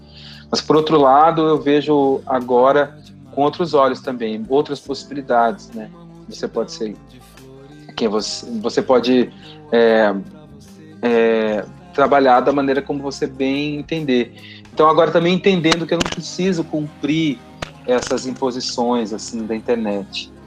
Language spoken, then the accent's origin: Portuguese; Londrina, Paraná, Brazil; moved away as an adult; now in São Paulo, Brazil; eu vim de Londrina duas vezes para cá, para São Paulo.